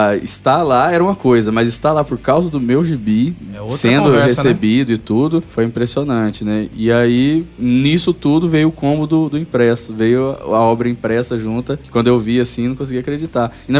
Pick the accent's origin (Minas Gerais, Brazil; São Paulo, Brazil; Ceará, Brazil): Minas Gerais, Brazil; Uberlândia; eu nasci em Uberlândia, Minas Gerais, interior. A família da minha mãe veio de uma cidade de 2 mil habitantes. Então, meu mundo era Minas Gerais. Até os 20 anos eu não tinha saído de Minas Gerais